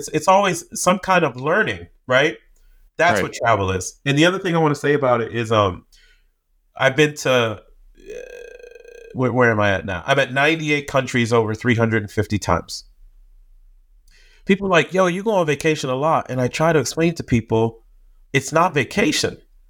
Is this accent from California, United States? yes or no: no; Boston, Massachusetts, United States; How come I grew up in Boston and no one told me that I could have feelings like this?